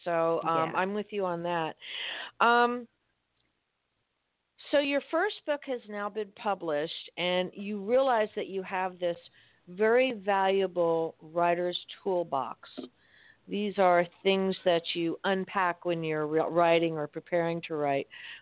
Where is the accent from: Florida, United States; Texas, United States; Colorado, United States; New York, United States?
Florida, United States; Miami; I'm born and raised in Miami. I'm not used to this kind of weather.